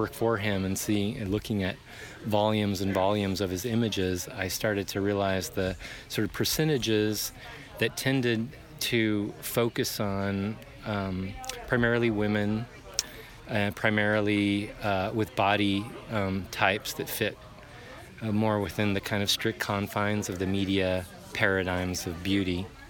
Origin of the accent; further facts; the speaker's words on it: Missoula, Montana, United States; I'm from the United States, where I live and teach at the University of Montana in Missoula, Montana.